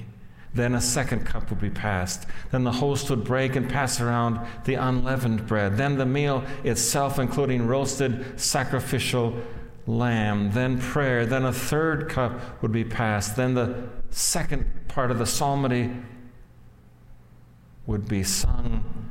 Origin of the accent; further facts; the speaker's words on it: Barney, North Dakota, United States; Our Lord's Supper was a big deal in the little church where I grew up in Barney, North Dakota.